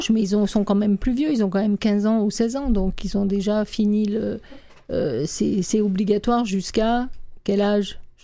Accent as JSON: {"language": "French", "country": "France", "lives_now": "Canada", "said": "je suis française, habitant ici au Québec"}